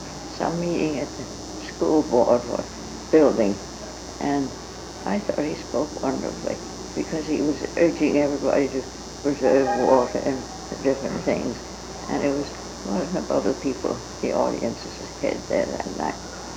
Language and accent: English; Manhattan, New York, United States; born there; No, I wasn't born in Brooklyn.